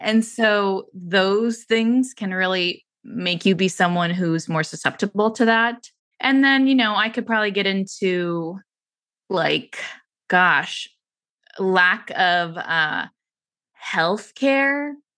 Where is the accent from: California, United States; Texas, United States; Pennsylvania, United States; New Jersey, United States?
California, United States; San Francisco; I grew up in San Francisco. My mom did yoga in the living room every day.